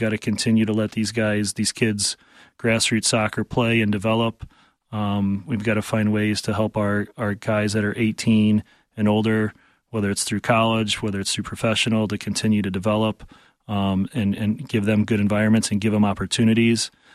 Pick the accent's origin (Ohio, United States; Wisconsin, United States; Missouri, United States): Missouri, United States; St. Louis; I grew up in St. Louis, so